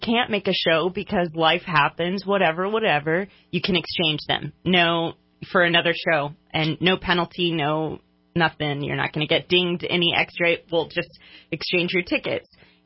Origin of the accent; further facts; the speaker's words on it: Houston, Texas, United States; I'm from Houston, very flat, but I've always loved the arts